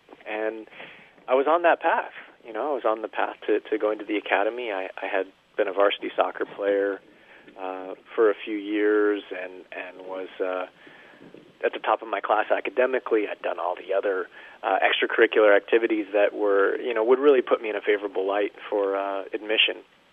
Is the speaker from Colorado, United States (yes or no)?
yes; Colorado Springs, Colorado, United States; also born or lived in Scott Air Force Base, Illinois; You know, I'm originally from Colorado Springs.